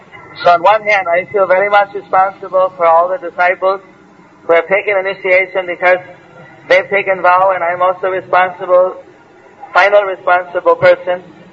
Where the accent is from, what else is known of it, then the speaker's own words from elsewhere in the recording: India; now I'm Indian, of course, but whatever